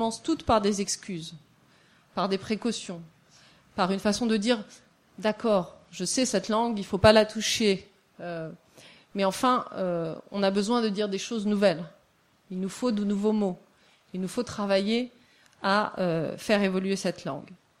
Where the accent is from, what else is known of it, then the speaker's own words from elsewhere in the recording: Tunisia; moi, par exemple, je le prononce dhad, parce que je suis tunisienne